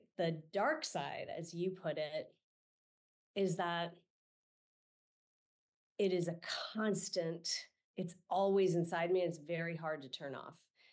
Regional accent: San Francisco, California, United States; I grew up in San Francisco. So I grew up amidst a sea of innovators.

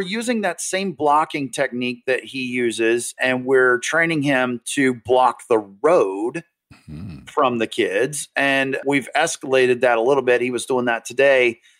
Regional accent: North Carolina, United States; North Carolina.

